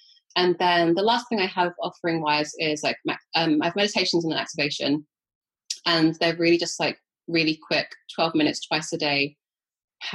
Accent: London, United Kingdom; I'm born and raised in London, and I've always felt like I've had to stay in London my whole life or go to like another big city.

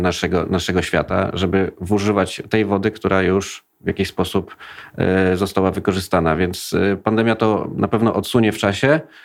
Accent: Kraków, Lesser Poland, Poland; Jestem z Krakowa i widzę, jak powietrze może oddziaływać na populację

